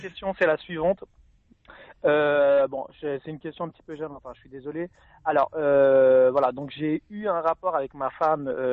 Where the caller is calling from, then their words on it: Poissy, Île-de-France, France; De Poissy.